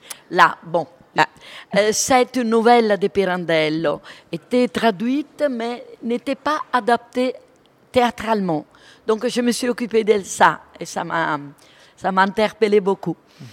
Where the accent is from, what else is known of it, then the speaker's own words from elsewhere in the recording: Avignon, Provence-Alpes-Côte d'Azur, France; accent: Avignon; J'ai l'accent avignonnais, hein.